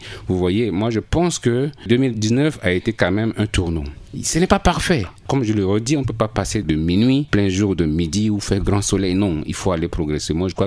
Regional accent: Bangassou, Mbomou, Central African Republic; l'armée n'est pas seulement à Bangui, chez moi à Bangassou, les FACA ont été déployés

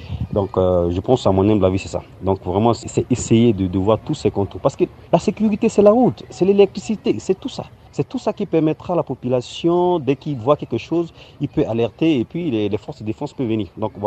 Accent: Central African Republic; now in DR Congo; je suis centrafricain, je travaille en RDC.

